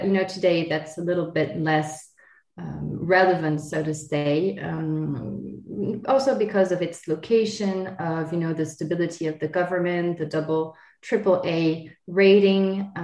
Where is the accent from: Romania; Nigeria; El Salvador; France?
France; also born or lived in United States; now in Luxembourg; I am born and bred in France, and actually a bit also in the United States. That's just for the anecdote. But I came in 2010 to Luxembourg, and I was able to become a Luxembourg national